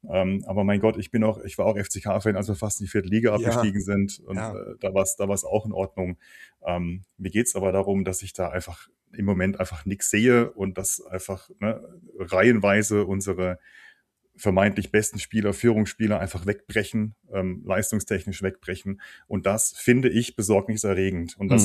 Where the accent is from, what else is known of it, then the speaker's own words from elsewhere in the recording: Rhineland-Palatinate, Germany; Ich komme ja aus der Nähe von Landau in der Pfalz. Das ist, glaube ich, 20 Minuten von Hasloch entfernt oder so.